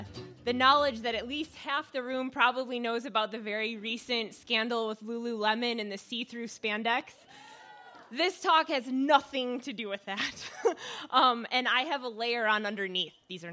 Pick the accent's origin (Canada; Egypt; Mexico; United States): United States; Detroit, Michigan; I'm white, but I'm from Detroit, so that tendency will always be there. anyway, so I grew up in Detroit, Michigan, right?